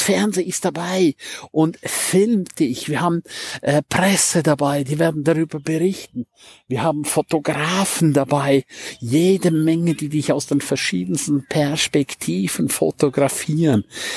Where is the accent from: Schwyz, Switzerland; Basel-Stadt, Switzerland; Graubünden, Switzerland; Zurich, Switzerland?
Graubünden, Switzerland; St. Moritz; Wieso St. Moritz? Nochmal an dieser Stelle. Weil es ist meine Heimat